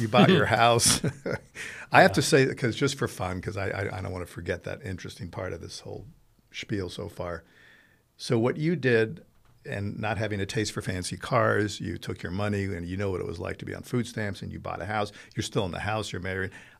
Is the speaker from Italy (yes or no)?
yes; Italy; I grew up in Italy, you know, so you got to have a Ferrari